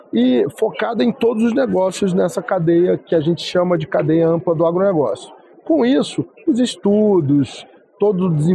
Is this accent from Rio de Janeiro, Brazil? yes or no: yes; Rio de Janeiro, Brazil; born there; Lá no Rio de Janeiro, eu vim de uma família do Norte Fluminense, mas eu nasci na cidade do Rio de Janeiro, na capital.